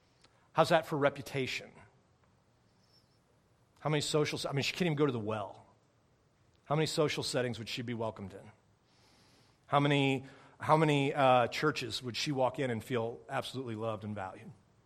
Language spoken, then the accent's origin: English; St. Charles, United States; I'm in my hometown, right? I mean, St. Charles is my hometown, which you're not supposed to do, but I'm doing.